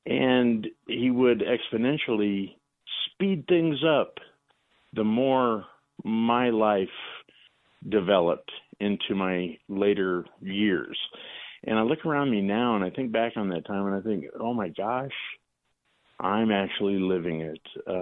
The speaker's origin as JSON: {"language": "English", "town": "Denver", "region": "Colorado", "country": "United States", "tie": "born or raised there", "said": "I grew up here in Denver in the 60s and 70s"}